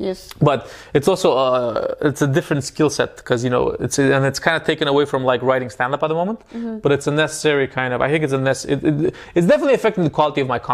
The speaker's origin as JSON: {"language": "English", "country": "Romania", "said": "I'm from Romania. Romania is kind of like the Mexico of Europe."}